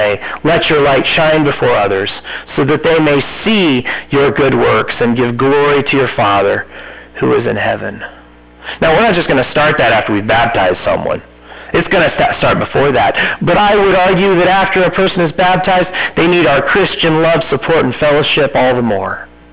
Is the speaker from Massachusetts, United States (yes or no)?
no; Indiana, United States; You know, I'm convinced that in my home state of Indiana, people just think they know what hunting is.